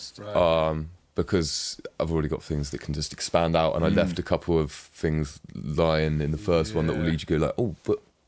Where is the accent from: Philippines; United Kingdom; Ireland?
United Kingdom; South West England; I come from Cornwall, obviously, a lot of my family does as well.